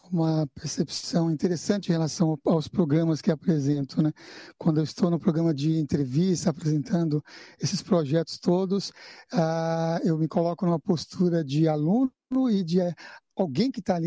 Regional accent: São Paulo, Brazil; eu morava na periferia de São Paulo. Então, nasci em São Paulo, capital São Paulo, e ao morar na periferia de São Paulo

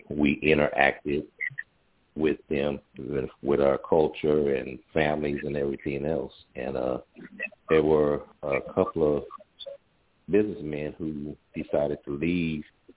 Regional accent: Peoria, Illinois, United States; I'm from Peoria, Illinois

